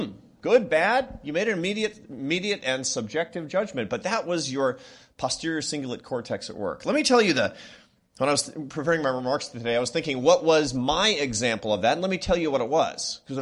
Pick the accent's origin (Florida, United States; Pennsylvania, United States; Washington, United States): Washington, United States; Seattle; now in Washington, United States; I'm actually from the real Washington. I'm from Seattle, Washington, which is pretty far away from the battles of Washington, D.C.